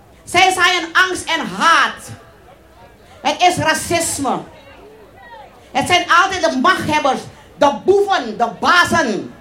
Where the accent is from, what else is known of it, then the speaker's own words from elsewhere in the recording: Suriname; Zelfs ik als Surinamers, geboren onder de Nederlandse vlag, word gezien als een crimineel.